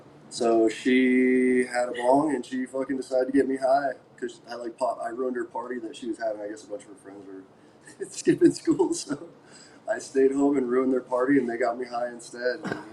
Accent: Durango, Colorado, United States; named after the city I was born and raised in Colorado, Durango.

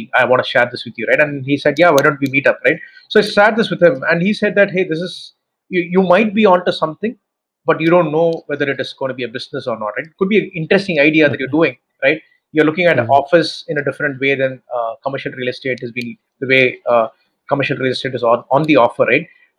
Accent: Chennai, Tamil Nadu, India; English is a second language; I'm from Chennai

